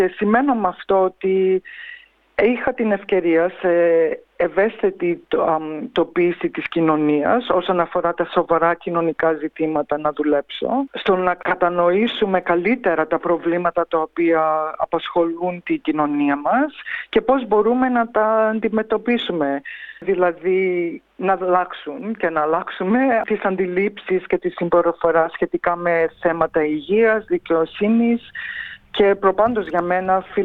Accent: Melbourne, Victoria, Australia; Παρόλο που γεννήθηκα και μεγάλωσα στη Μελβούνη, το αίμα που τρέχει στις φλέβες μου είναι πραγματικά ελληνικό.

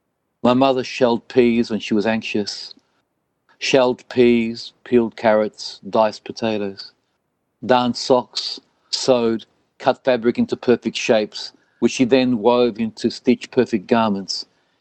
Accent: Melbourne, Victoria, Australia; sono nato e cresciuto a Melbourne, a Carlton.

